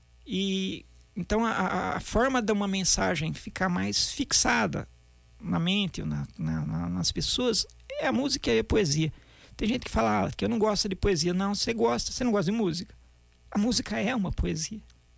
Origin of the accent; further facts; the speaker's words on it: São Carlos, São Paulo, Brazil; Sempre nasci aqui e passei minha infância ali na Vila Prado, na rua Domingos Marino, esquina com a Quintino Bocaiúva.